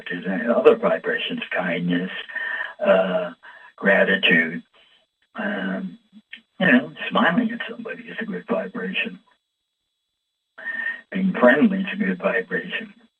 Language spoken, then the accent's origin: English; United States; not just because I'm an American